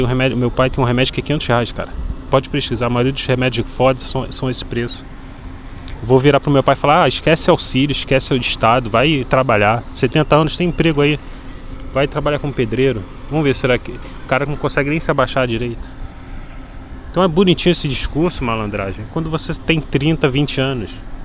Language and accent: Portuguese; Rio de Janeiro, Brazil; Não sei se vocês sabem, pessoal. Eu sou do Rio de Janeiro.